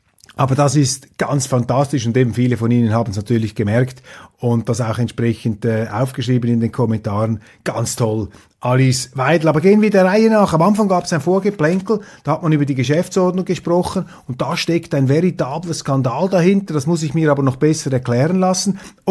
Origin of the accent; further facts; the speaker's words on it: Switzerland; Ich da als Schweizer Zaungast mitten auf der Pressetribüne